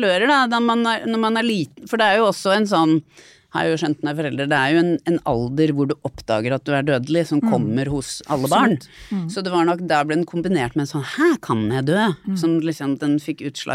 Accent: Haslum, Akershus, Norway; Altså, jeg vokste opp på Haslum, som var veldig sånn... sosialdemokratisk, like sånne kasser man bodde I sånne rekkehus bortover. Ganske beskyttet, men litt sånn... Øvre middelklasse, men akademikere som snobbet nedover, på en måte.

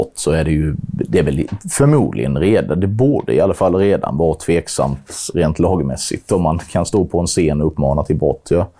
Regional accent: Sölvesborg, Blekinge, Sweden; Jag är från Sölvesborg.

